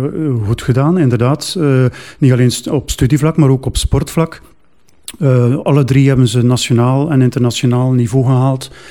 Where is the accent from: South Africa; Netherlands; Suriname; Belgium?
Belgium; Veurne, Flanders; now in Ostend, Belgium; Maar ik ben eigenlijk een Veurnaar. Ik ben vanuit Veurne naar hier verder gespoeld, naar Oostende. In Veurne ben ik opgegroeid, ben ik naar college in Veurne, waar toen mijn vader ook les gaf.